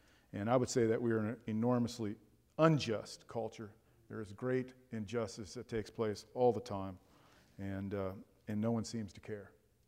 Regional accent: Miami, Florida, United States; I grew up in South Florida, Miami

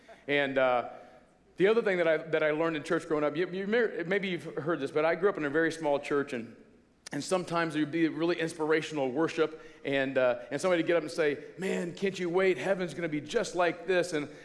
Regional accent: Normal, Illinois, United States; I'm from Normal, Illinois. Yes, Normal. And if you want to know about Normal, the name says it all. It's a pretty normal place. Not too much there.

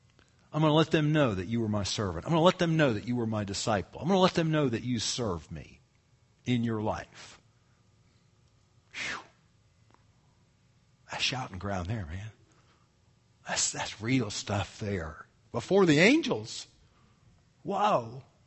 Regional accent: South Carolina, United States; see, I grew up in South Carolina and never really knew anything about Bob Jones.

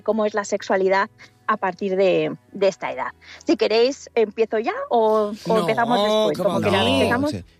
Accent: Palma, Balearic Islands, Spain; Jo som de Palma

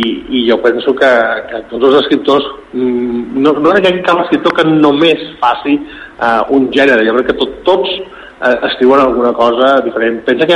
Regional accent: Balearic Islands, Spain; nosaltres som de Mallorca

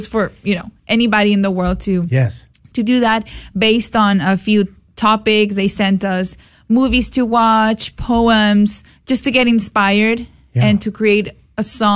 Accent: San Antonio, Texas, United States; also born or lived in Mexico; I was born in Mexico. And then my family moved to the U.S. when I was about 11 years old. And I grew up in San Antonio. So this is I would say my hometown.

